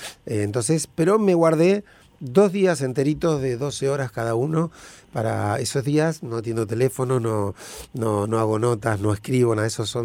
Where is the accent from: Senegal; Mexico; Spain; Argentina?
Argentina; La Matanza, Buenos Aires Province; born there; Nací en La Matanza. La Matanza es un distrito enorme, es casi una provincia en sí misma, La Matanza.